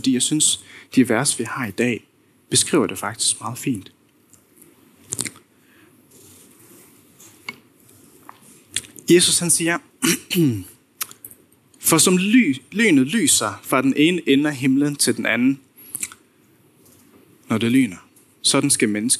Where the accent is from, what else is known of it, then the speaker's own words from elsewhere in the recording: Faroe Islands; jeg er færing. På Færøerne, der har vi ikke lyn særlig ofte, så hver gang vi er i Danmark, så var det her virkelig en stor oplevelse for mig.